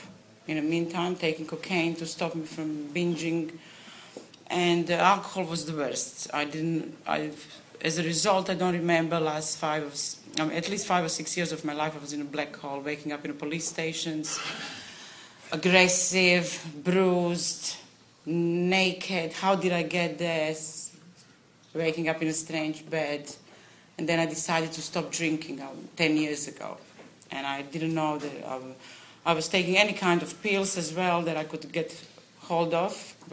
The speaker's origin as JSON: {"language": "English", "country": "Croatia", "said": "I'm 37, and I'm from Croatia."}